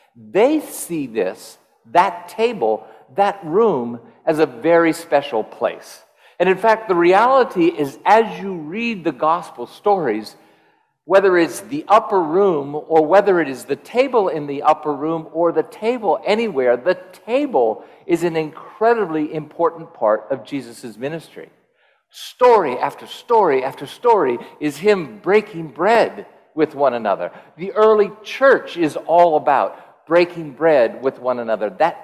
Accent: Hawaii, United States; Now, I grew up here in Hawaii for the most part, but I had only been to Kauai once when I was 12 years old

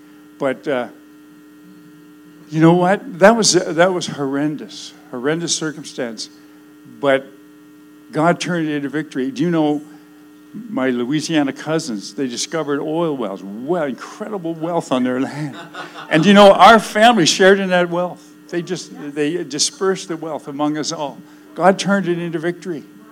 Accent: Acadia, Canada; I'm French-Canadian and I come from Acadia.

